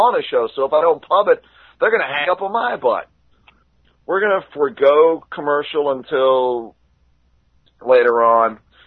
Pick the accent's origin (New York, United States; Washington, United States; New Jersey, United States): New York, United States; I grew up in New York where WrestleMania 1, 2, 10, 20 took place.